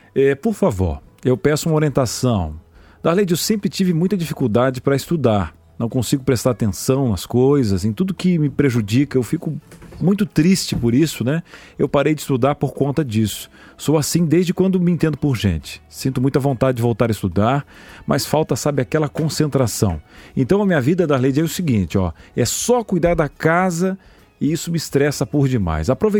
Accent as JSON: {"language": "Portuguese", "region": "Minas Gerais", "country": "Brazil", "said": "Eu me sinto incapaz, eu sou de Minas Gerais, casada, não tenho filhos"}